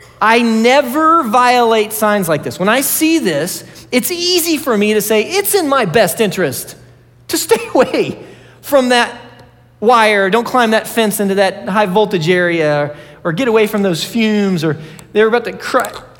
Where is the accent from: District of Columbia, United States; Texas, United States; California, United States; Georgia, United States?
Texas, United States; And I am from, I'm from the United States of Texas.